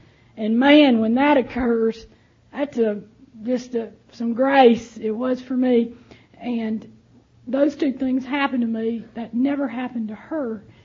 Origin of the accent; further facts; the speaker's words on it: Alabama, United States; I got a history of growing up in the South, and but I didn't think you knew that. Anyway, I grew up in Alabama, and we happened to live in a county where there was no allowances for drinking